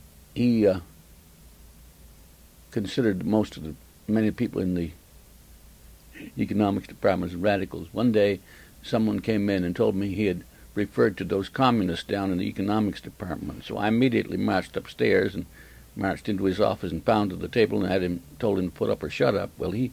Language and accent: English; Maine, United States; He had gone through the files and discovered that I was from Maine.